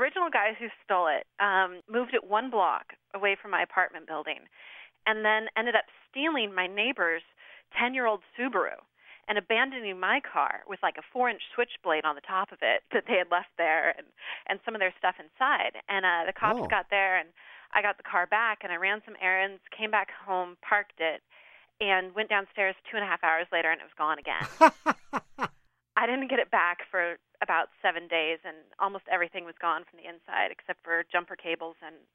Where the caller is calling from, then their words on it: Seattle, Washington, United States; I'm calling from Seattle.